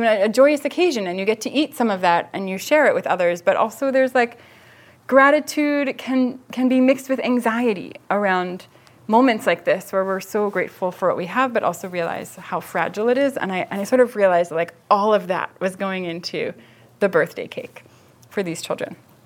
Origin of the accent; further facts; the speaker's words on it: Baltimore, Maryland, United States; Yeah, so I grew up in Baltimore, in kind of two different parts of Baltimore at least.